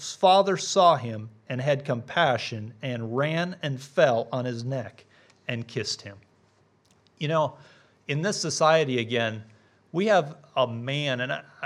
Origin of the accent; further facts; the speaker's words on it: Montana, United States; I'm from Montana, which is a large state in the northern central part of the United States on the Canadian border.